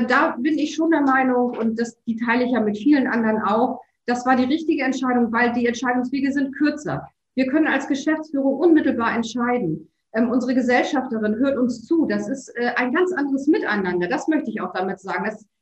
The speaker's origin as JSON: {"language": "German", "region": "Hamburg", "country": "Germany", "said": "ich habe mich als Hamburgerin ganz bewusst für die HEW entschieden, weil ich wollte in Hamburg etwas für Hamburg machen."}